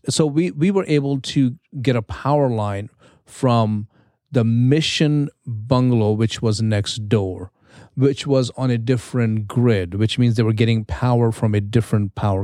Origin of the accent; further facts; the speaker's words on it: India; For those of you who may not know, I grew up in India